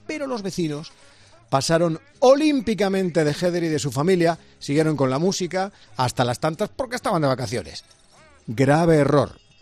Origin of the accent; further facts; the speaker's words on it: Spain; Hombre, a nosotros como españoles